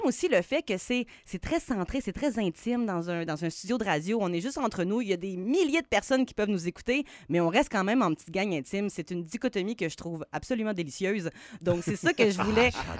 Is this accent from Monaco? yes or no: no; Sherbrooke, Quebec, Canada; also born or lived in Montreal / Laval; Je viens de Sherbrooke, mais tu sais, je suis née sur l'île de Montréal. Mes parents vivaient à Laval. Après ça, offre de job. Mon père est venu travailler à Beauport, ici, juste à côté. Okay. Puis après ça, on est retourné en Estrie.